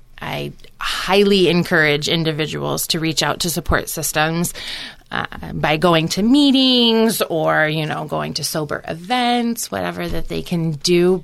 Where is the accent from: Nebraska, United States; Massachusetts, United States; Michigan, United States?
Michigan, United States; I grew up here in Lenawee County. I'm a graduate of Onstead High School.